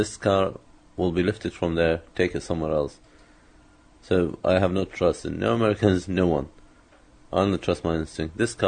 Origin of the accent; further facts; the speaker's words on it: Iraq; now in United Kingdom; Well, I'm Iraqi British, from Iraqi background. I've lived about 50% of my life in Iraq, and the other 50% in Britain.